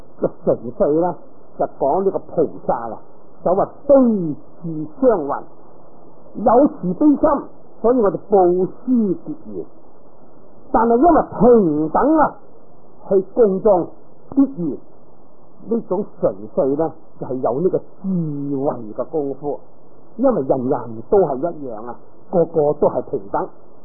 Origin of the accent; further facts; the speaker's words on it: China; 咁啊，既然系梵文啊，我哋当然就唔识啦，我哋系中国人啊。